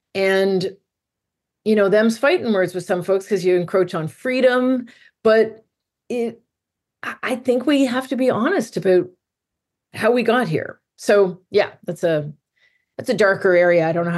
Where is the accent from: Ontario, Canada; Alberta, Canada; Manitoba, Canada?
Ontario, Canada; Toronto; now in Montreal, Canada; I'm sitting here in Quebec. So I'm based in Montreal for now. As we were chatting, I'm moving to Northern Ontario soon, but I'm from Toronto. We grew up around the corner. I now live in Montreal, Quebec